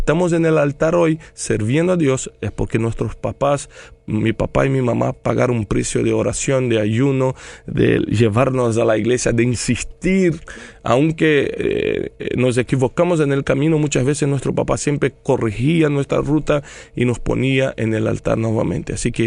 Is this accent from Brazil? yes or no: yes; Brazil; Spanish is a second language; porque como soy brasileño, la mayoría de mis redes están en portugués.